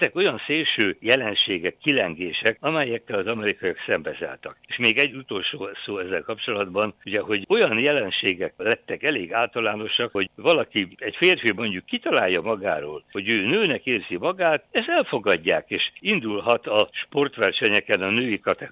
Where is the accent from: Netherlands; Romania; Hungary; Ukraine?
Romania; Transylvania; én is itt Magyarországon, vagy Romániában, Erdélyben, ugye úgy nőttünk föl egy kommunista diktatúrában